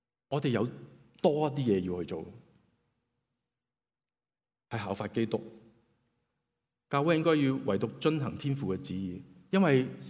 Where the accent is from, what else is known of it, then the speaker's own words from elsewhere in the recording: Yuen Long, New Territories, Hong Kong; 我是元朗人，我是围村的元朗人，我围到我是围村的元朗人，